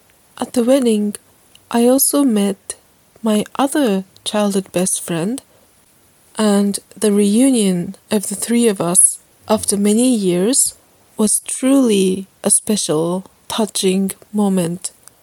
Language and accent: English; Sendai, Miyagi, Japan; English is a second language; This is the third time that I speak to you from my hometown, Sendai, in Japan.